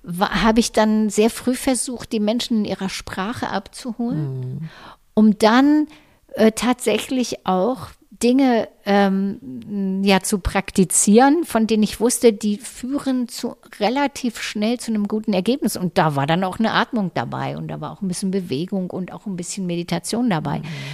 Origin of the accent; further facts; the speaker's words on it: Lower Saxony, Germany; Und dann bin ich in meine alte Heimat zurückgegangen, ans Steinhuder Meer.